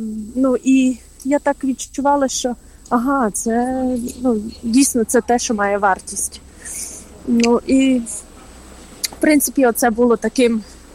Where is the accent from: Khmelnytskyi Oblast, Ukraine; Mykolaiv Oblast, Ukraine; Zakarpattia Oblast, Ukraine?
Zakarpattia Oblast, Ukraine; Svaliava; я сама родом із Закарпаття, зі Сваляви, і наша спільнота знаходиться у Борисполі